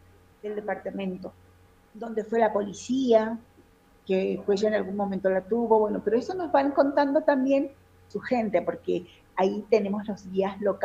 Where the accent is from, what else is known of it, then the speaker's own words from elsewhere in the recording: Buenos Aires, Argentina; venimos de Buenos Aires y estamos acostumbrados a ir a los patios de tango